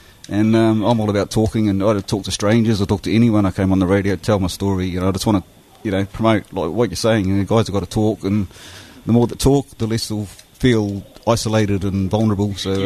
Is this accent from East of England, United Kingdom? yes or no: no; Scotland, United Kingdom; You know, I'm Scottish